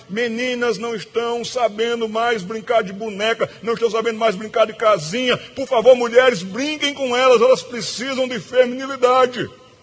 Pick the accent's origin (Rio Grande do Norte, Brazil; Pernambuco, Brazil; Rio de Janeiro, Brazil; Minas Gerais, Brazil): Pernambuco, Brazil; Já perceberam pelo meu sotaque que eu sou pernambucano.